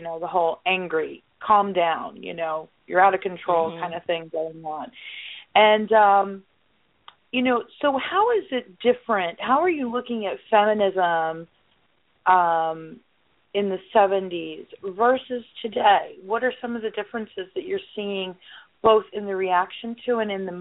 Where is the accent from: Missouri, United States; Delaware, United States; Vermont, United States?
Delaware, United States; now in South Florida, United States; You're going to be in my home area. I'm from Delaware.